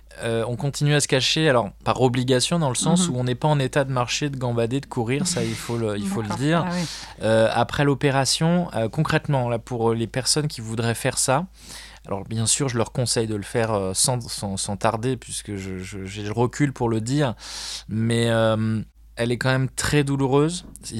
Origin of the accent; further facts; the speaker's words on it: Paris, Île-de-France, France; Je suis originaire de Paris.